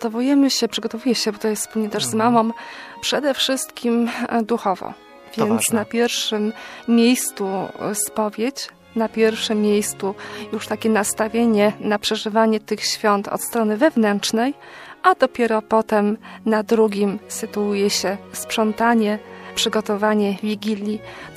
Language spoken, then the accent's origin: Polish; Ostrów Wielkopolski, Greater Poland Voivodeship, Poland; born or raised there; also born or lived in Gostyń